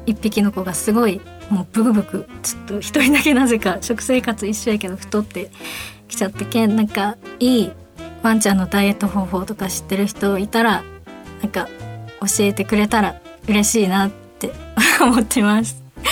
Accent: Fukuoka, Japan; accent: Fukuoka dialect; このコーナーは私が福岡弁で喋っていくコーナーです。

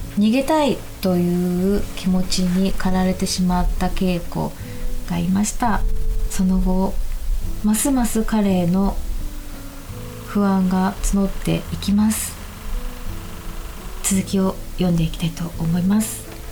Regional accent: Shonan, Kanagawa, Japan; 湘南生まれ育ちではあるので

